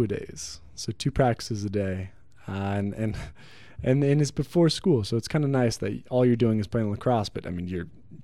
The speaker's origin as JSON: {"language": "English", "region": "Washington", "country": "United States", "said": "but I was from Washington and I usually didn't have a lot of people to run with."}